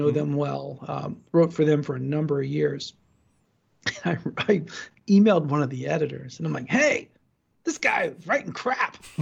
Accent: Ohio, United States; I'm from Ohio, but I haven't heard that one.

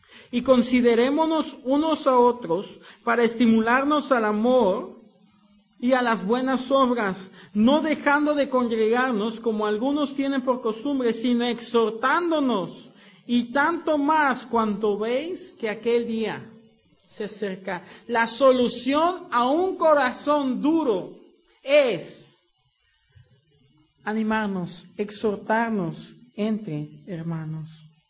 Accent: Puebla, Mexico; Y le digo que me sorprende porque yo soy de Puebla. Arriba Puebla. Yo soy de Puebla y en Puebla la nuez típica es la nuez de Castilla.

